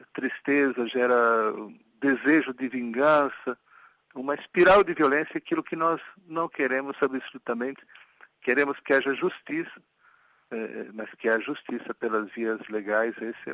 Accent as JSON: {"language": "Portuguese", "country": "Guinea-Bissau", "said": "E somos nós da Guiné-Bissau que temos que encontrar o modo de aplicar da melhor maneira possível esses apoios"}